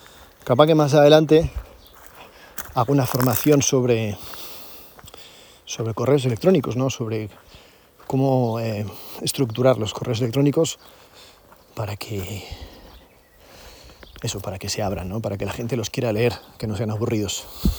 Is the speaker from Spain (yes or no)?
yes; Zamora, Castile and León, Spain; Yo soy de Zamora y había varias en mi barrio, no en mi ciudad.